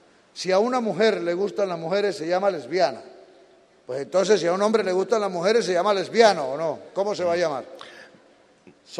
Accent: Córdoba, Colombia; Este que yo lo oí hace muchos años de los campesinos de mi tierra en el Sinú.

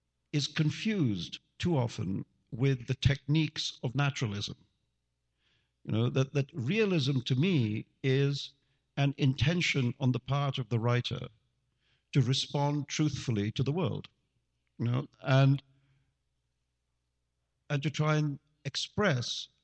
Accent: India; the love of the fantastic in fiction was born out of being a child growing up in India

